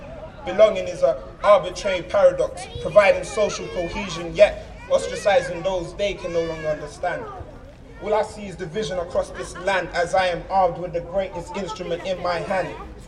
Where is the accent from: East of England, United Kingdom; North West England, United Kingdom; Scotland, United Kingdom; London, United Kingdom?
London, United Kingdom; With me, I'm from South London.